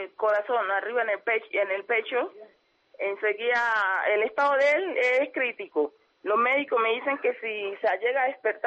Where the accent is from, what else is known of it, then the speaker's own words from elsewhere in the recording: Chocó, Colombia; now in Bogotá, Colombia; Somos de Chocó. Yo soy de un pueblo que se llama Acosó, que fuimos desplazados por la guerrilla. Entonces, en 1999 lo desplazó la guerrilla del pueblo donde somos nosotros, pero el ese mío es de Condoto.